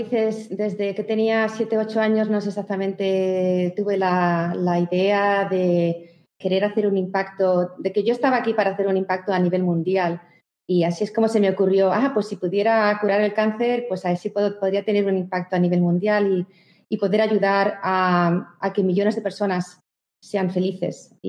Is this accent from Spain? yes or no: yes; Spain; moved away as an adult; now in New York, United States; Yo soy española, pero llevo 20, ya creo que son casi 27 años, ya te pierdo la cuenta, 27 años en Estados Unidos. Wow. Y desde el 94 estoy en Nueva York, o sea, entonces son más. Desde el 94 estoy en Nueva York, entonces son 27 años en Nueva York. Y antes de eso estuve en Boston 2 años y medio.